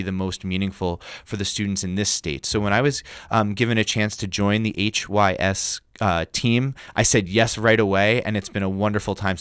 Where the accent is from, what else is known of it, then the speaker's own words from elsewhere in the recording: New York, United States; also born or lived in Washington, D.C.; I grew up in New York, and my shaping experiences as a young musician were through the aptly named New York Youth Symphony.